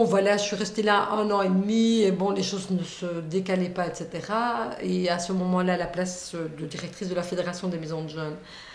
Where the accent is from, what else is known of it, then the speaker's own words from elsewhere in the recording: Namur, Wallonia, Belgium; Je suis née le 3 juillet 1959, voilà, et je suis née à Namur, mais je n'habitais pas Namur, mais la région namuroise.